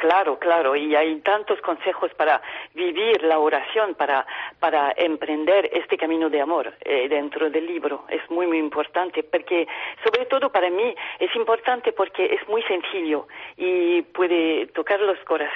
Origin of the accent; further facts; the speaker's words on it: France; Spanish is a second language; Vivo en Francia y estoy francesa.